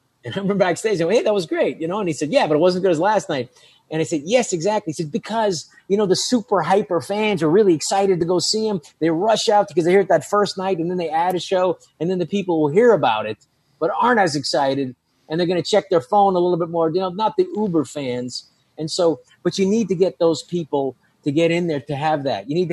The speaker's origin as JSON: {"language": "English", "town": "San Francisco", "region": "California", "country": "United States", "said": "like I'm from San Francisco, I think I'm a traditional liberal"}